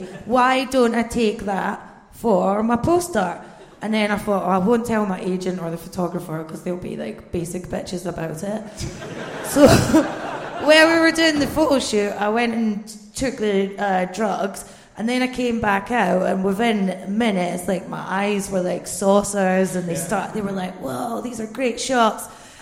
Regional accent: Bathgate, Scotland, United Kingdom; now in London, United Kingdom; Bathgate. Yeah, not Glasgow.

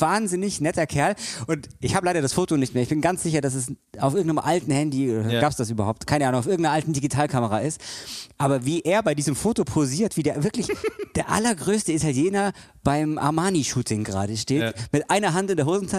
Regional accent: Vorarlberg, Austria; Und nicht allzu weit entfernt von Alba, wo ich herkomme

